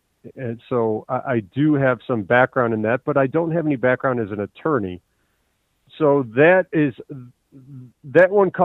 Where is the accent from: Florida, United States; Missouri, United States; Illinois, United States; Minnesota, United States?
Illinois, United States; now in Colorado, United States; Well, I'm originally from Illinois, and Illinois was a sinking ship 20 years ago. I decided I could not raise my kids there.